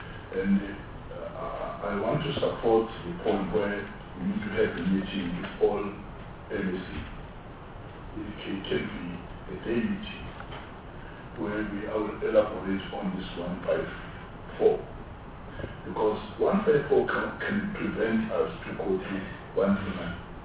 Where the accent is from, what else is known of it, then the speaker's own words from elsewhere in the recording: KwaZulu-Natal, South Africa; I'm saying this because I'm coming from KwaZulu-Natal.